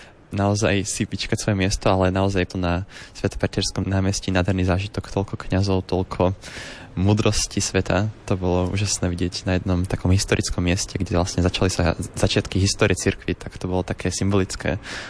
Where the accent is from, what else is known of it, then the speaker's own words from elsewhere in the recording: Bratislava, Bratislava Region, Slovakia; mám 22 rokov a som z Bratislavy.